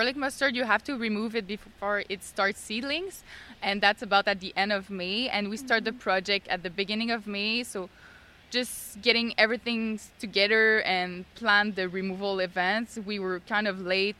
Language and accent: English; Montreal, Quebec, Canada; I'm from Montreal, born and raised.